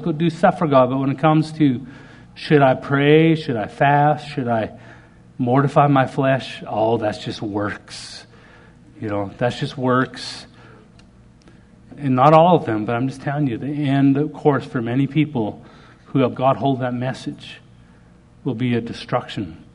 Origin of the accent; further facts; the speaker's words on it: Canada; I'm a Canadian hockey player.